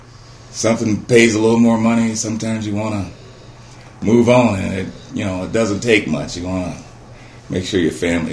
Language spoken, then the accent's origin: English; Bessemer, Alabama, United States; I was born in Bessemer, Alabama. December 16, 1946.